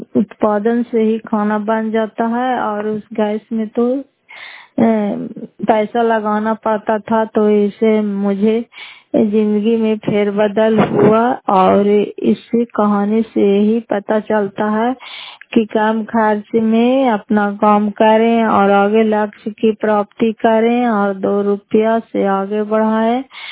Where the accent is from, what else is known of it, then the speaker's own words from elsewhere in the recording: Fatehpur, Bihar, India; घर फतेहपुर, पंचायत मकरौता, जिला नालंदा, क्राय पसरा ब्लॉक की निवासी हूँ।